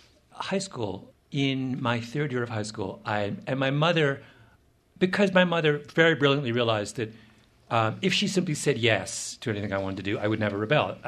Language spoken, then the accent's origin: English; Ontario, Canada; We grew up in Mennonite country in southern Ontario.